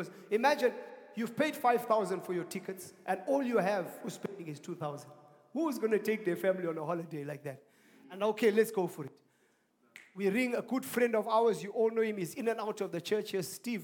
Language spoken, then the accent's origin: English; Harare, Zimbabwe; Picked up in Harare. We're from Harare. We go to Gweru.